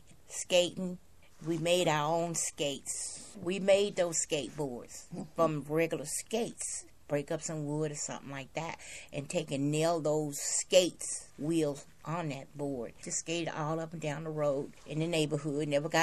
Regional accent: Bessemer, Alabama, United States; born there; I was born in Bessemer, Alabama, July 15, 1948.

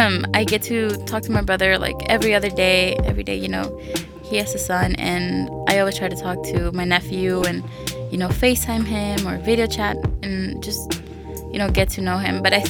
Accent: Coahuila, Mexico; now in Austin, United States; I'm originally from Coahuila, Mexico, and I've been in Austin ever since 2006. So in 2006, my mother, brother, sister, and I, we migrated to the United States.

